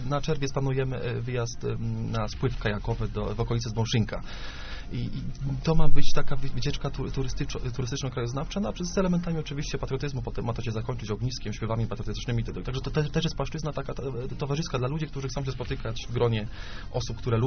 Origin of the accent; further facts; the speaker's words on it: Bukówiec Górny, Greater Poland Voivodeship, Poland; ja z Bukówca Górnego pochodzę.